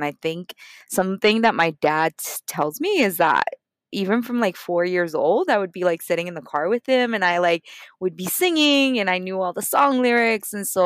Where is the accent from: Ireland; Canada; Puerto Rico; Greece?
Puerto Rico; I like to say that I'm from a lot of places. I'm originally from Puerto Rico. That's where I was born and raised.